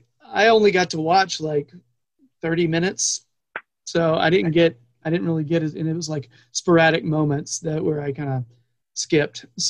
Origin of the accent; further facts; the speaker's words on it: United States; Because although being American, yes, feel a burden on that, but I'm an Everton supporter